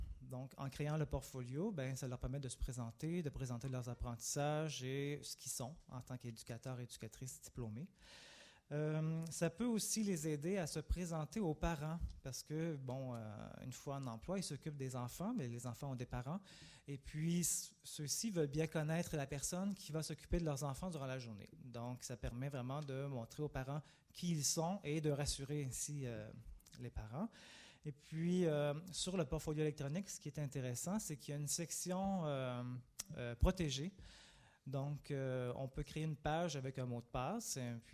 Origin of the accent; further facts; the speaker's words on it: Saint-Stanislas, Quebec, Canada; born there; Et moi, je suis né là, à Saint-Stanislas, sur le bord de la rivière Batiscan.